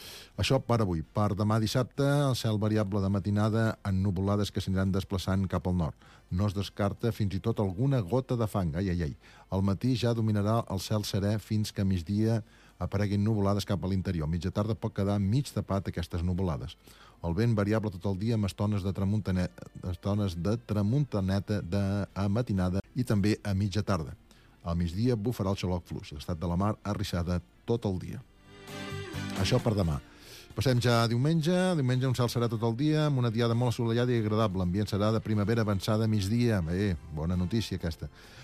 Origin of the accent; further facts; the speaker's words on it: Girona, Catalonia, Spain; també ens alegrem molt com a gironins que tinguem un representant